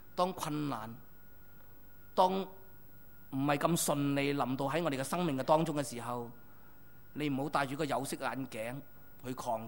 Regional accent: Hong Kong; 我们香港人最容易感受到的就是倍感孤单

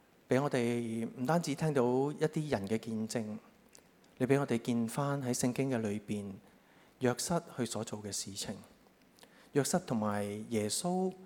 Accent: China; 同我哋中國人有關係喎，原來

